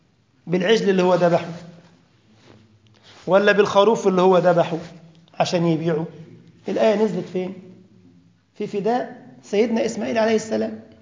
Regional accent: Egypt; واحد جزار عندنا في مصر فتح محل جزارة، انتوا بتسموه القصاب ولا اللحام؟

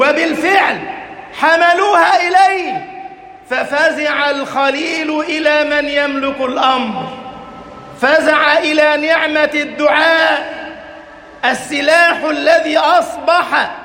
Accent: Egypt; عندما ترك فلسطين وبلاد الشام ومر على بلدنا مصر مهاجرا إلى ربه

